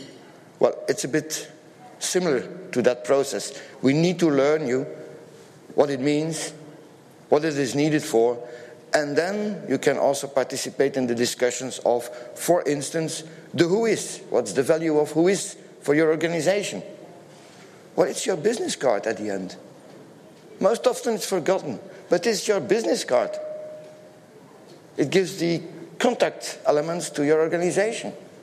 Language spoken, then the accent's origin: English; Belgium; English is a second language; I'm coming from Belgium.